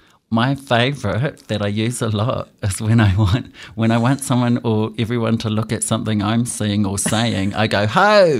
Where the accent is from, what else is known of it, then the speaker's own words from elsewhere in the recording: New Zealand; I grew up on Highway 35, so that's why I picked this one.